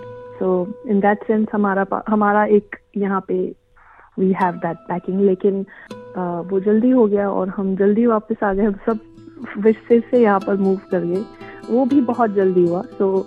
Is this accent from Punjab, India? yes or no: no; Mumbai, Maharashtra, India; now in Melbourne, Australia; मैं बॉम्बे में बड़ी हुई. तो actually going back to India मतलब दिल्ली. सो दिल्ली मेरे लिए, अब मैं उधर इतने साल नहीं रही जितने साल मैं मेलबर्न में और बॉम्बे में रही.